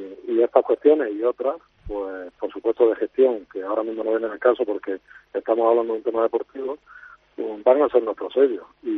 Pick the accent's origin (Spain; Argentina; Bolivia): Spain; como cualquier español